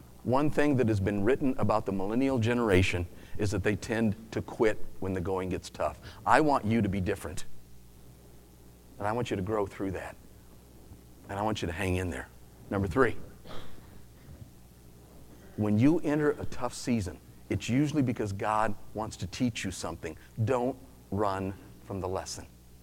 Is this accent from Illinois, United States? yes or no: yes; Lincoln, Illinois, United States; Now, y'all need to know I'm from Lincoln. I'm from Illinois, land of Lincoln, right?